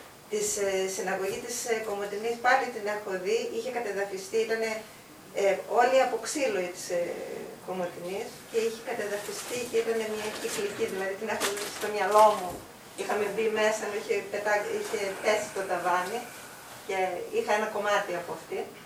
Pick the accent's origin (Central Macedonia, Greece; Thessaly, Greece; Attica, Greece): Central Macedonia, Greece; Thessaloniki; moved away; εγώ είμαι Θεσσαλονικιά, εγώ έχω γίνει ξαφιώτησα τώρα. Εγώ ήρθα το 92 εδώ πέρα